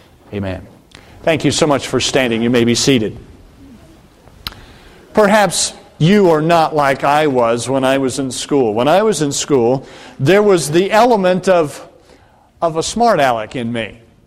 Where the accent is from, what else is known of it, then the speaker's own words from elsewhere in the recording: the South, United States; But for me, growing up in the South, there were very many of my classmates that didn't even know North Dakota was a state